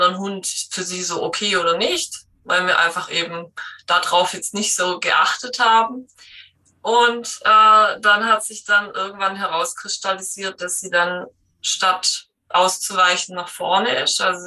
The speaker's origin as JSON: {"language": "German", "region": "Baden-Württemberg", "country": "Germany", "said": "komme aus dem Schwarzwald."}